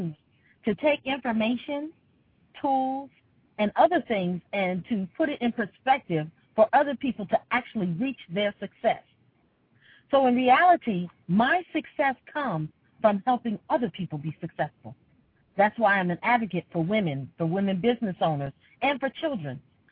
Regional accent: Philadelphia, Pennsylvania, United States; now in Atlanta, United States; I'm from Philadelphia, actually.

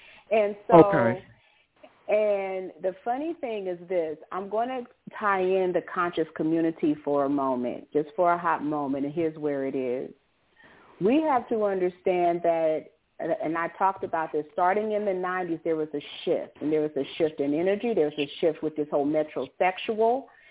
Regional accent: San Francisco, California, United States; Now, Sandy and I, we're both from San Francisco. I understood in San Francisco, if you were built a certain way, you were in a certain subculture in the gay community.

